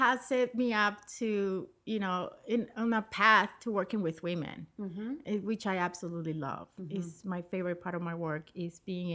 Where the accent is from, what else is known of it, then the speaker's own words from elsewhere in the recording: Nicaragua; now in United States; So I came from Nicaragua as a refugee.